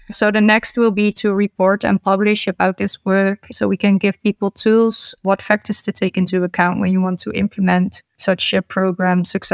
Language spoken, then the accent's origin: English; Netherlands; So, I come from the Netherlands, and here we have implemented a physical activity program for cancer survivors in 14 GP practices.